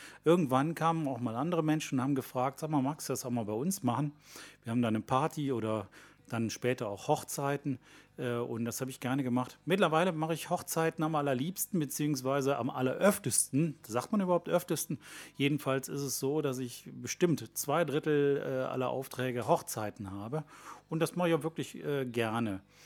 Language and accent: German; Cologne, North Rhine-Westphalia, Germany; ich komme aus Köln, genauer gesagt aus Köln-Porz.